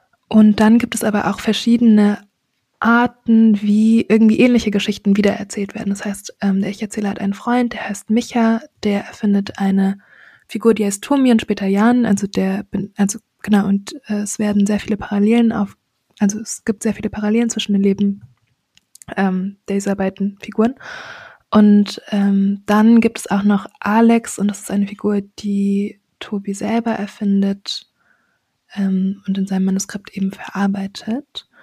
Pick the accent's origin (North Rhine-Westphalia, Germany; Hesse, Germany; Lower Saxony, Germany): Hesse, Germany; Frankfurt; now in Leipzig, Germany; Wir sind beide in Frankfurt aufgewachsen und sind jetzt beide in Leipzig